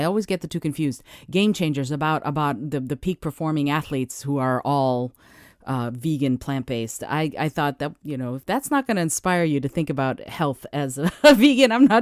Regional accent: Detroit, Michigan, United States; Because I grew up in Detroit, even though I wasn't born in the USA, but I grew up in Detroit

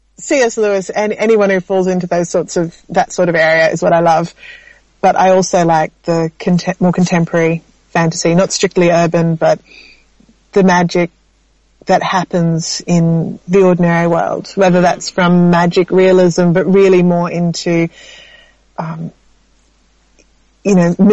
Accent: Queensland, Australia; But I grew up in Western Queensland with an American mother and a lot of English storybooks.

